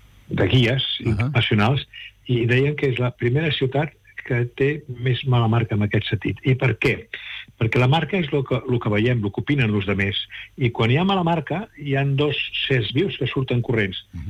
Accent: Barcelona, Catalonia, Spain; Jo soc barceloní, nascut a Barcelona, he treballat molt a Barcelona, segueixo venint a Barcelona

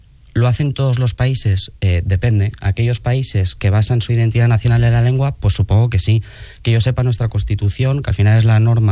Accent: Catalonia, Spain; Y yo soy igual de catalán que aquel que tengo enfrente, que se expresa mejor en catalán, al cual entiendo y con el cual puedo mantener una conversación sin problema

